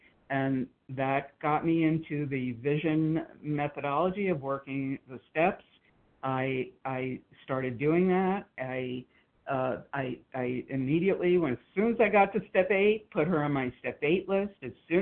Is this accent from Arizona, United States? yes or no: yes; Arizona, United States; I'm from Arizona.